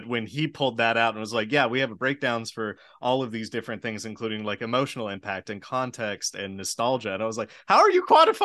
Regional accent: Texas, United States; I grew up in Texas.

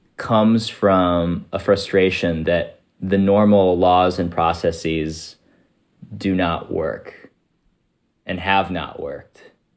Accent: Kansas, United States; I'm a director at Jubilee. I'm Asian American, grew up in Kansas.

